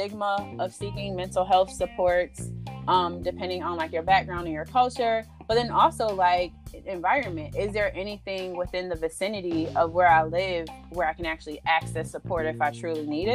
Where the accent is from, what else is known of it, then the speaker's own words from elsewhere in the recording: Buffalo, New York, United States; And probably because I'm from Buffalo and it's normally mm-hmm. cold and we don't have, like, we have beaches, but they suck.